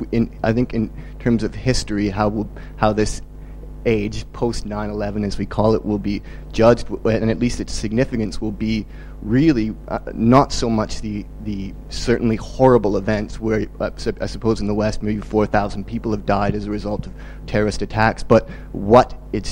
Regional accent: Canada; I am Canadian as well.

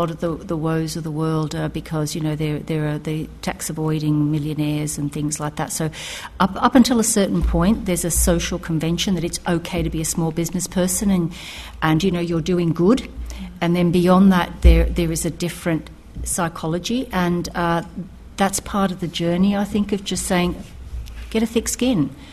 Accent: Australia; I'm an adopted Brit, but I was raised in Australia.

